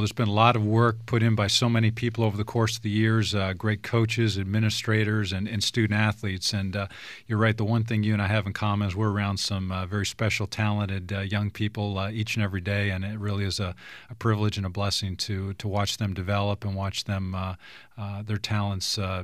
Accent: Canada; which was a dream of mine growing up in Canada.

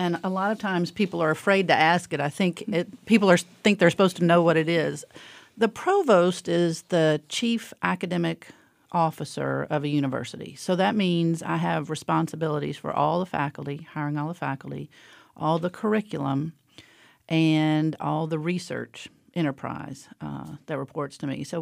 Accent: New Orleans, Louisiana, United States; also born or lived in Beaumont, Texas; I was born in Beaumont, Texas, but we moved to New Orleans when I was about 8. And so I grew up in New Orleans.

